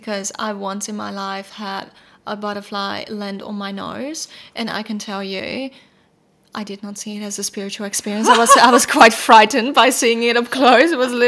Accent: Netherlands; moved away; as I moved away from my home country, the Netherlands, and moved here

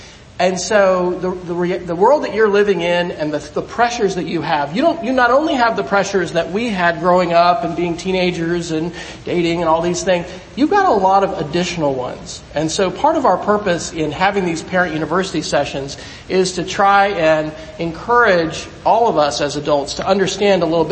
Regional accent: Kansas, United States; also born or lived in Arizona / Alabama / Colorado / Texas; I was born in Arizona, then we moved to Alabama, then we moved to Colorado. I lived in Texas, I lived in Mississippi, and finally Kansas.

